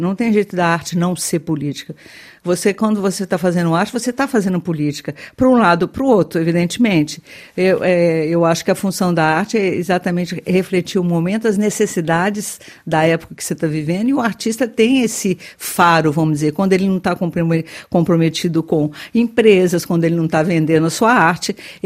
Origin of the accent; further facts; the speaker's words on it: Minas Gerais, Brazil; Nós somos de Minas Gerais. Minas Gerais é muito diferente do Rio de Janeiro.